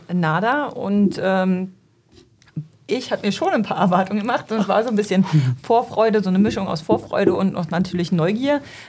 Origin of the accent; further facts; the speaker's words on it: Berlin, Germany; Ich bin aus der Region hier in Berlin.